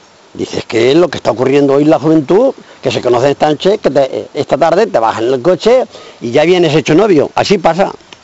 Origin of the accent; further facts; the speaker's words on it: Ledaña, Castilla-La Mancha, Spain; Pues allí en el pueblo, en Ledaña, en mi pueblo.